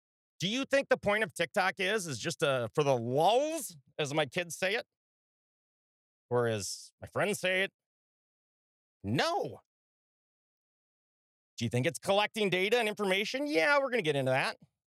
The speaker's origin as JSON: {"language": "English", "region": "Minnesota", "country": "United States", "tie": "born or raised there", "said": "The George Floyd riots alone in my home state are estimated to have cost about $2 billion worth of damage."}